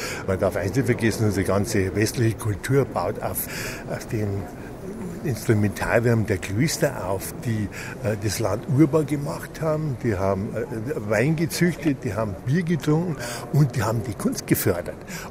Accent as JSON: {"language": "German", "town": "Regensburg", "region": "Bavaria", "country": "Germany", "said": "Wir als Bayern kennen ihn ja besonders gut, wir als Regensburger im Besonderen."}